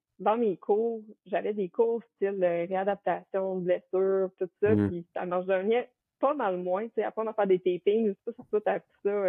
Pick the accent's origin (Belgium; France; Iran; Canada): Canada; Quebec; moi, je viens de l'Abitibi, fait que, tu sais, le choix de gym, on s'entend dans ce coin-là, est pas très, très varié.